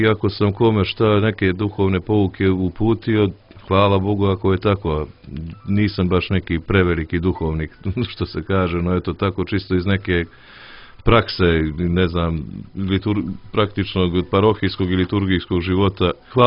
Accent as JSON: {"language": "Serbian", "country": "Montenegro", "said": "popuštilo kod nas u Crnoj Gori, nego i dalje se vidim da se povampiruje sa postavljanjem spomenika Josipu Brozu u Podgorici"}